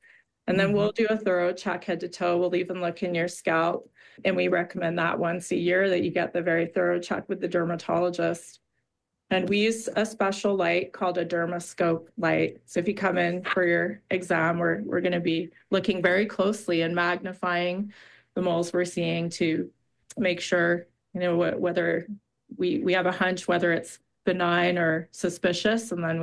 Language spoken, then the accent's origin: English; New York metropolitan area, United States; now in Park City, United States; Yes, I come from New York, New Jersey area.